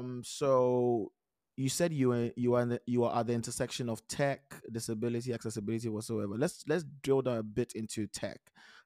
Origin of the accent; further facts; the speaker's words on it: Ghana; from where we come from, and for those who are listening, we come from Ghana.